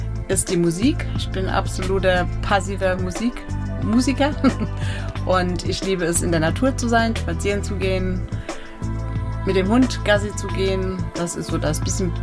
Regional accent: Gau-Algesheim, Rhineland-Palatinate, Germany; In Gau-Algesheim, wohl behütet, in einer Familie mit zwei Kindern. Kleinen, also Gau-Algesheim ist Stadt, aber eigentlich ist es ein größerer Ort.

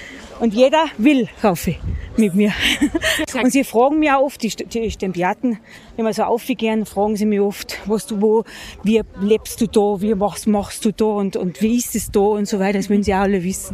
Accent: Wildschönau, Tyrol, Austria; Ich bin mit 16 Jahren nach Alpbach gekommen. Ich komme aus der Wildschönau, das andere Tal drüber.

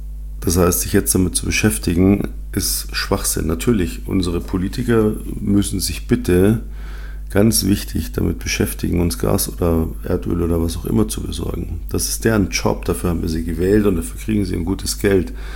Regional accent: Munich, Bavaria, Germany; Und man hat halt verdammt nochmal als Münchner, wusste man halt, wie man A, Winterreifen hat

